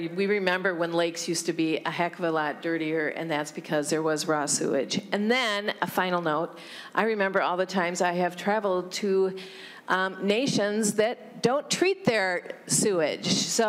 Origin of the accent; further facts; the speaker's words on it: United States; I remember growing up on Lake Pepin before the Clean Water Bill regulated the discharge of sanitary sewage directly into the Mississippi River.